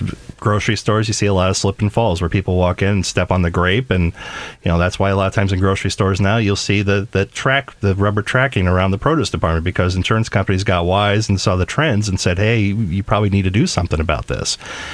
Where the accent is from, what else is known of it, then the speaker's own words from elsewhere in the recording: New York, United States; I was born and raised in New York, so I'm always a bit of a pessimist